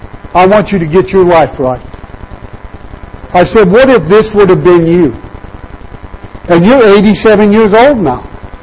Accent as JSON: {"language": "English", "region": "Indiana", "country": "United States", "tie": "born or raised there", "said": "I can remember when I grew up in the local church that I grew up with in northern Indiana"}